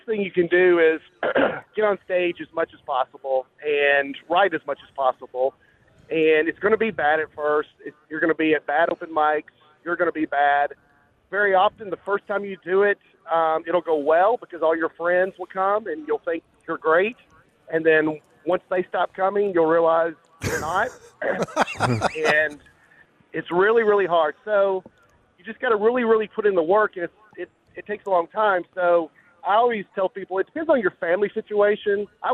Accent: Lebanon, Tennessee, United States; because I grew up in Lebanon.

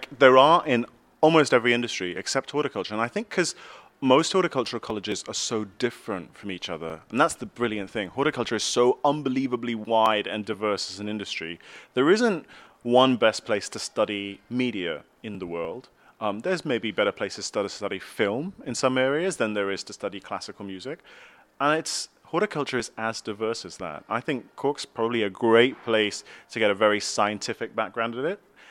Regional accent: Singapore; My mum's from the UK, my dad's from Malaysia, and I grew up in Singapore.

